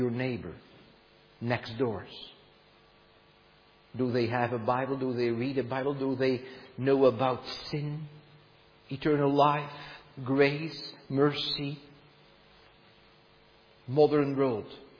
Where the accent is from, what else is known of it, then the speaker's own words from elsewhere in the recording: Netherlands; English is a second language; When I grew up in Holland, stores were closed.